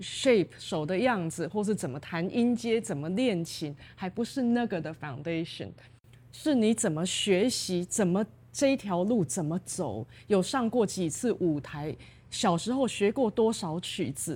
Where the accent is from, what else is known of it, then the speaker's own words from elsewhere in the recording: United States; 我是在美国长大的，我不知道什么叫国旗歌。